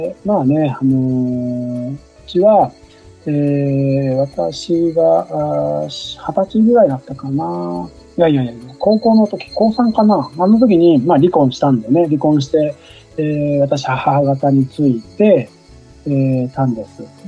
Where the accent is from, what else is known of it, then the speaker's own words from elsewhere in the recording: Fukuoka, Japan; now in Sera, Japan; 私は福岡出身で、一応お婿さんでね、広島県の世羅の方にね来てます。